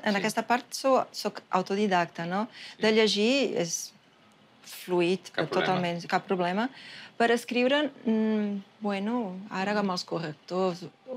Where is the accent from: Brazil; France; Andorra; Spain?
Brazil; São Paulo; Jo sempre he viscut a São Paulo, jo sóc de São Paulo, he estudiat a São Paulo.